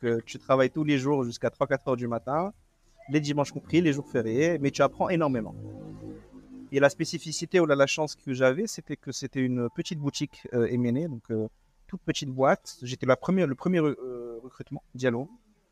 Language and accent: French; Casablanca, Casablanca-Settat, Morocco; moved away as an adult; also born or lived in France; mon père a déménagé là, donc on l'a tout suivi, mais j'ai grandi à Casablanca, j'ai fait des études jusqu'au bac Fulmbraleb, la mission française. Et ensuite, je suis parti en France pour faire mes études.